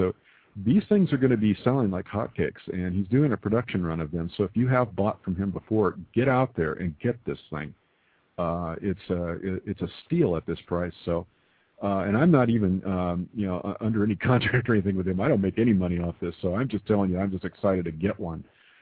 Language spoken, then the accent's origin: English; Southwest, United States; I'm from the Southwest myself, my friend.